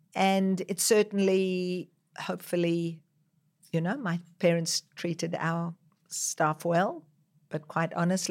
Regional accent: South Africa; born there; moved away; also born or lived in Israel / Australia; So I was born in South Africa, but I spent many years living in Israel and then many years living in Australia. So when I go back to South Africa, people think I'm an Australian.

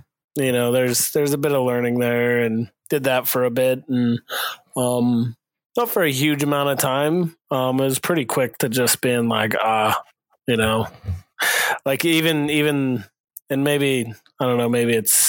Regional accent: Colorado, United States; moved away as an adult; now in Australia; I'm from the States. I'm from Colorado.

